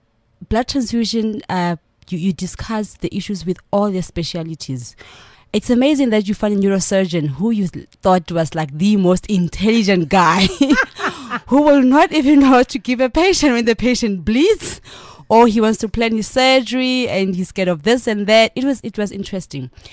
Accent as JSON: {"language": "English", "town": "Thaba Nchu", "region": "Free State", "country": "South Africa", "tie": "born there", "said": "I'm born in Tabanchu in the Free State."}